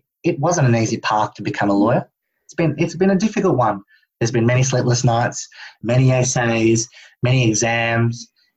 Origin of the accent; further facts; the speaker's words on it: Mauritius; Obviously, having a cultural background, I love my Indian food. I love my Italian food. I love my Mauritian food, because I'm from Mauritius, which is Indian-inspired.